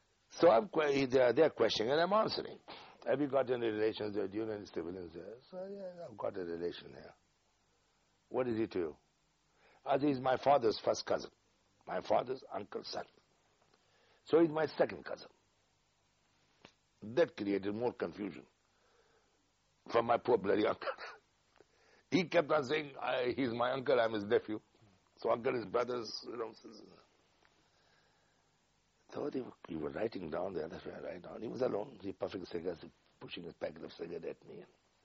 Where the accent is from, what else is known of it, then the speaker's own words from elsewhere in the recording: Afghanistan; So I told him I'm from Afghanistan, as I told you, and you're living in Peshawar